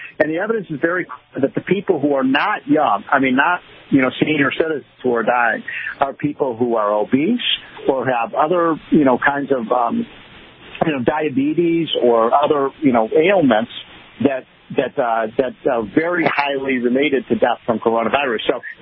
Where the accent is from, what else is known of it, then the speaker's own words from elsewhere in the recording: Illinois, United States; And, I'm from Illinois. Pritzker has been almost criminally negligent in that regard.